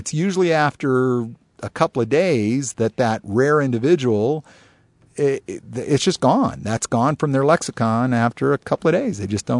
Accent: California, United States; also born or lived in Alaska / Connecticut; Look, I grew up in California, Alaska, and Connecticut. So it's not like I grew up in these bastions of the church.

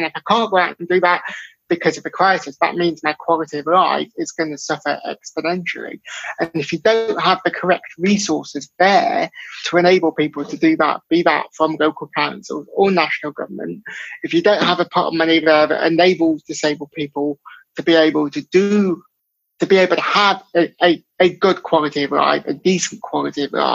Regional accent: North West England, United Kingdom; I'm from North England, I'm from across borders from Liverpool.

